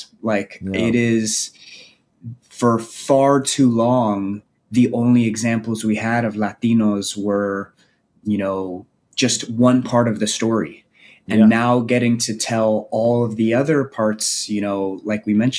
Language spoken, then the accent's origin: English; Los Angeles, California, United States; I saw so many kids in the neighborhoods that I grew up out here in Los Angeles that looked like me